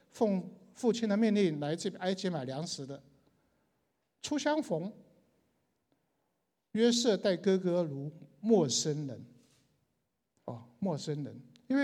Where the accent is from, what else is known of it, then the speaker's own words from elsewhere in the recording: China; 那么这个时候他没有我们中国人讲的是一笑泯恩仇